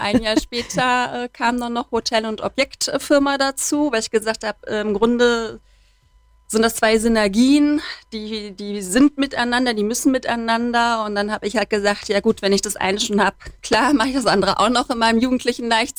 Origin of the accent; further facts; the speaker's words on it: Cologne, North Rhine-Westphalia, Germany; born there; now in Allgäu, Germany; ich bin gebürtige Kölnerin.